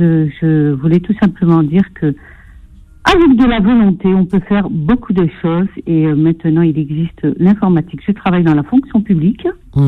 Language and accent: French; Algeria; je suis algérienne.